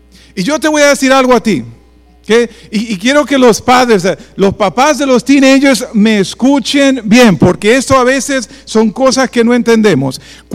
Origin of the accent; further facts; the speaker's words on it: Dominican Republic; en nuestro idioma dominicano, y Mile que está aquí no me dejará mentir que somos dominicanos